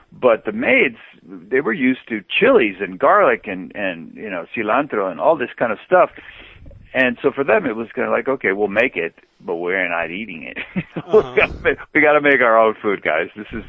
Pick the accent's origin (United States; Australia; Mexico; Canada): Mexico; also born or lived in -; Well, I grew up in Mexico. My father took us there when I was two, so I to me that was home, and that was a culture that I grew up